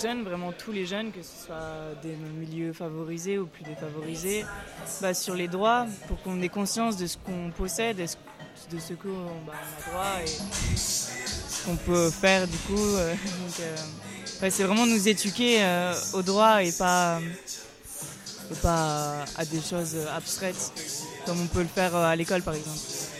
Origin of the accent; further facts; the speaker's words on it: Valence, Auvergne-Rhône-Alpes, France; je viens de Valence, près de Lyon, de France.